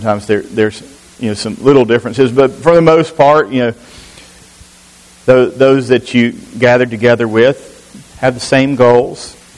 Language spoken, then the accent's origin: English; Alabama, United States; And you say, well, we're from the South.